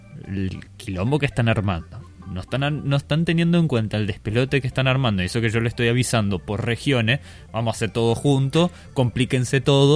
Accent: Argentina; Somos Argentina, somos un crisol de razas, pero no significa eso que seamos primer mundo.

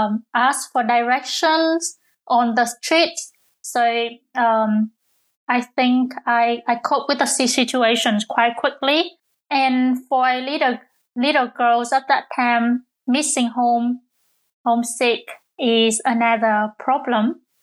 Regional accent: Vietnam; this is the first time I give a talk in my home country and I'm Vietnamese

